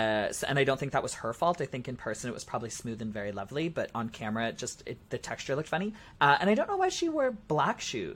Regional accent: Canada; I am the Canadian pork chop.

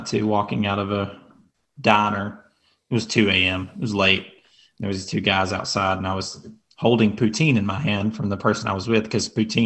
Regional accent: Tennessee, United States; I told you I'm from Tennessee.

